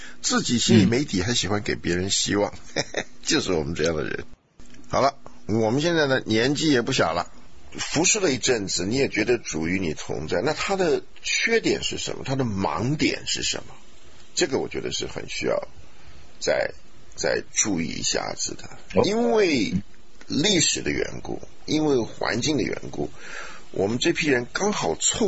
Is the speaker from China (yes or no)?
no; Taiwan; 因为我们从小在眷村里面，那就是五湖四海的人，什么样的都有。